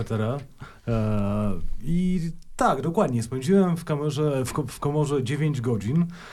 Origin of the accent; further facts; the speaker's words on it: Vilnius, Vilnius County, Lithuania; Jestem dziennikarzem radiowym z Wilna.